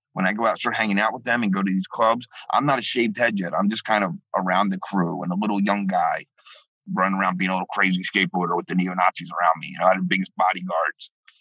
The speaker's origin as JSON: {"language": "English", "town": "Philadelphia", "region": "Pennsylvania", "country": "United States", "tie": "born or raised there", "said": "Now, growing up in South Philly, you would hear things about Jews."}